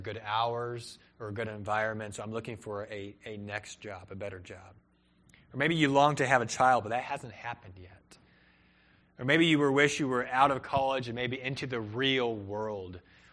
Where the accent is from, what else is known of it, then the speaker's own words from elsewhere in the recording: Peru; also born or lived in Cleveland; And I grew up in Peru, South America, in a city of 7 million people, and I then grew up in Cleveland, Ohio, which is a large city as well.